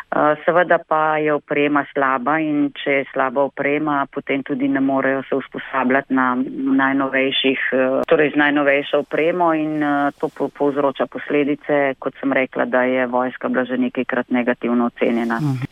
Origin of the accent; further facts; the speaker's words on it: Ig, Central Slovenia, Slovenia; jaz prihajam z Iga, okolica Ljubljane je bila